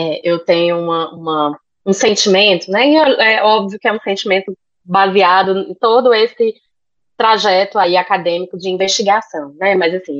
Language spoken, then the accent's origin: Portuguese; Fortaleza, Ceará, Brazil; Enfim, eu nasci em Fortaleza, eu cresci em Fortaleza, centro urbano de praia.